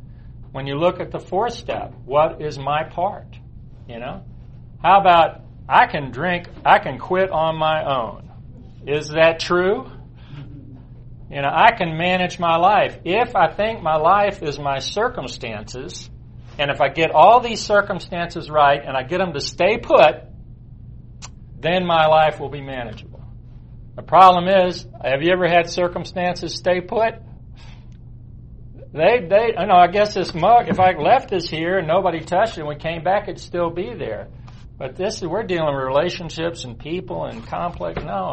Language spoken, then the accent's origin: English; East Point, Georgia, United States; I was born in 1955 in Atlanta. I'm one of those rare natives